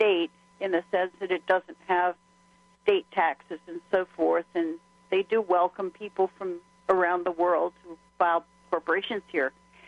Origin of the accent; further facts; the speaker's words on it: United States; It's a very different world than I've ever been in, having cherished freedom all my life, being an American.